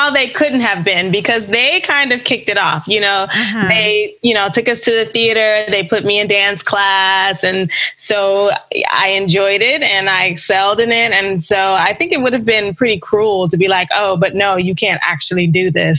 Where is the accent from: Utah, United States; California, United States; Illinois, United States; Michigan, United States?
Michigan, United States; Detroit; also born or lived in New York; I was born and raised in Detroit, and I went to college in Ann Arbor, Michigan, at University of Michigan.